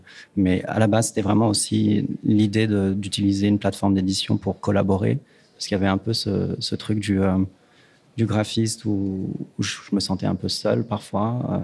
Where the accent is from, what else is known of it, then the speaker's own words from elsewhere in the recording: France; moved away as an adult; also born or lived in Lyon; now in Netherlands; je suis parti aux Pays-Bas, je suis français à l'origine, j'ai fait mes études à Lyon